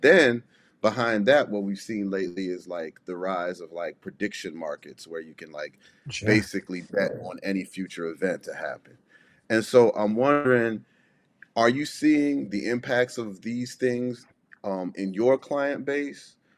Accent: Prince Frederick, Maryland, United States; I'm from Prince Frederick, Maryland.

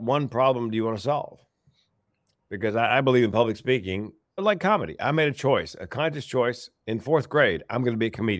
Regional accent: Raleigh, North Carolina, United States; And a radio station in Raleigh, my hometown

